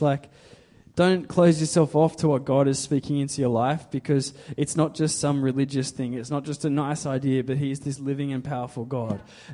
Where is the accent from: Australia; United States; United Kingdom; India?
Australia; I'm defined by being an Australian, by being a 20-something young male, by having gone to uni